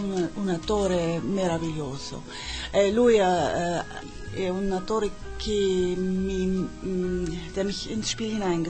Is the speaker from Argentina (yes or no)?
no; Germany; Italian is a second language; now in Naples, Italy; Io sono una tedesca nel famiglia, una tedesca che abita nel Napoli per 30 anni, però io non sono un'italiana